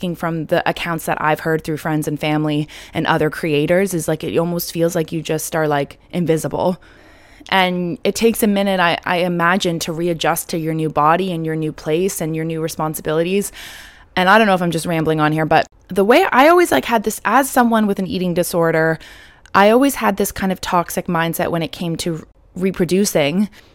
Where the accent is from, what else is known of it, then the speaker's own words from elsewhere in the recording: Canada; you can tell I'm Canadian.